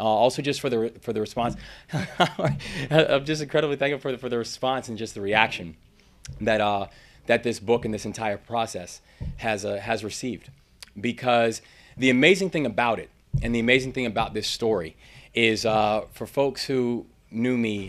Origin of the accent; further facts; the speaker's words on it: Maryland, United States; born there; I was born down in Maryland, and when I was about 3.5 years old, I watched my father pass away in front of me.